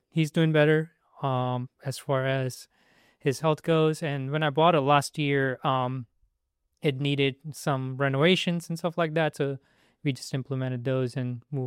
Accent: India; now in United States; I'm basically from India.

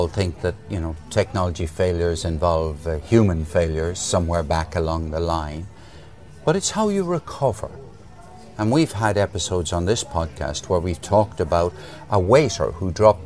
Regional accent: Limerick, Munster, Ireland; born there; moved away; also born or lived in United Kingdom; I'm an Irish guy born in Limerick who spent 30 years in the UK and is still in business.

